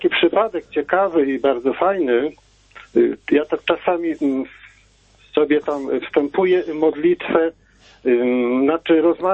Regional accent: Skierniewice, Łódź Voivodeship, Poland; Ja jestem z okolic Kierniewic.

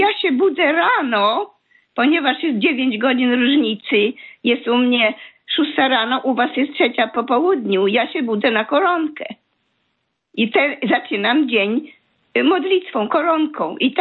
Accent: Tomaszów Lubelski, Lublin Voivodeship, Poland; na temat sytuacji w Tomaszowie Lubelskim, bo stamtąd pochodzę, na temat takiego obozu NKWD w mojej wiosce, nie będę wymieniała.

